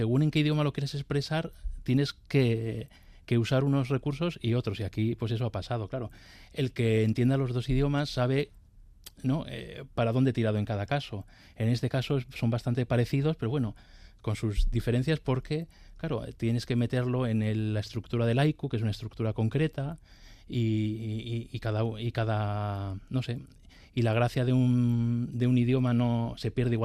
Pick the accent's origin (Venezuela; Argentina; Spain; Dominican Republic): Spain; yo empecé a escribir en castellano, ¿no? Porque es mi lengua materna, pero después cuando empecé a escribir en euskera